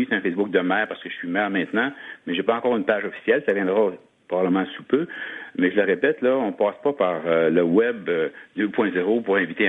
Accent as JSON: {"language": "French", "town": "Rivière-du-Loup", "region": "Quebec", "country": "Canada", "tie": "born or raised there", "said": "Vous savez, moi, je suis né à Rivière-du-Loup. J'ai vécu dans cette ville-là."}